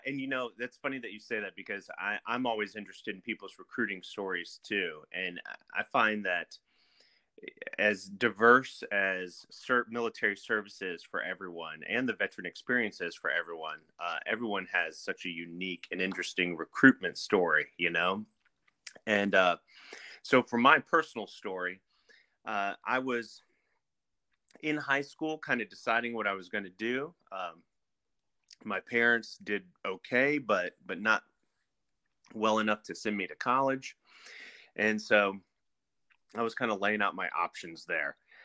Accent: Indiana, United States; born there; also born or lived in Delaware / New Jersey / Virginia / Georgia; But I was born in Indiana, and I didn't live there long because of my father's job.

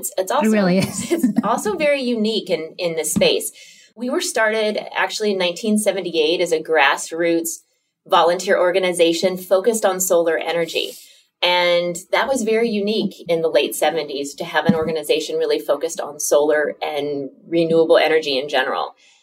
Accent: Iowa, United States; a young woman growing up in Iowa.

